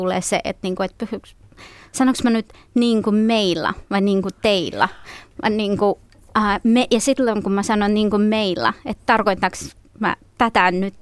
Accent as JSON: {"language": "Finnish", "town": "Vyborg", "region": "Leningrad Oblast", "country": "Russia", "tie": "born or raised there", "also_born_or_lived": "Karelia", "second_language": "Finnish", "lives_now": "Finland", "said": "Vaikka Viipurista on kotoisin, mä sitten Karjalassa opiskelin suomen kieltä ja kirjallisuutta pääaineena."}